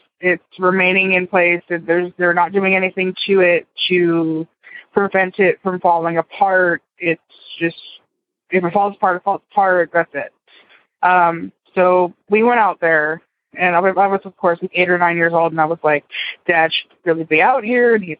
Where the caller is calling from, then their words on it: Florida, United States; I'm calling from Brevard County, Florida.